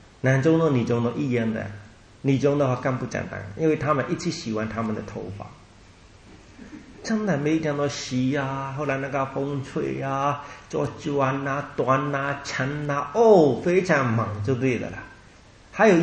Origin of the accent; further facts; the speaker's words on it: Myanmar; Chinese is a second language; 但是我们缅甸人呢，不行，他们先拿很多